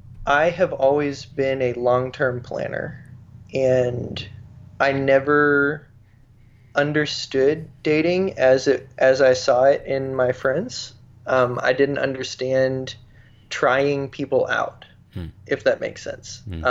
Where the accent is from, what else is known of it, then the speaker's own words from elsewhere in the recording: Mississippi, United States; When I was born, my parents lived in a trailer in Mississippi. Very, very poor.